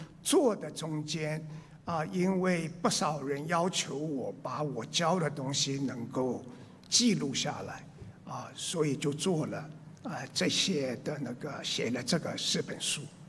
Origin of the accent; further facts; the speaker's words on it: Taiwan; also born or lived in Shanghai, China; now in Austin, United States; 那我祖籍是浙江，我在上海出生，不到一岁我们全家就到台湾去了那我过去20年，有20年是在美国做事，20年是在中国做事那我现在是住在 Austin 德州